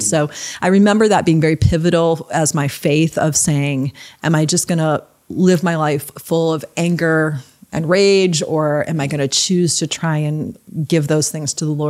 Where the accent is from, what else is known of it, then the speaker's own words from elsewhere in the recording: Michigan, United States; Yeah, well, I'm a Midwest girl. I grew up in Michigan and I grew up on a small little inland lake called Higgins Lake. So I'm a water girl through and through.